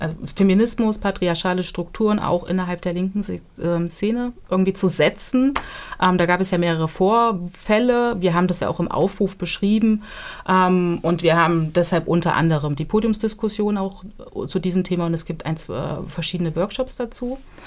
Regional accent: Thuringia, Germany; Aber ich glaube tatsächlich, als Thüringerin, es war schon immer da und es ist jetzt einfach nur sichtbarer.

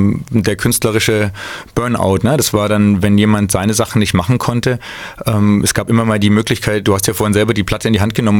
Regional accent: West Germany, Germany; ich bin ja ursprünglich aus dem Westen, dass wir das im Westen viel gehört haben

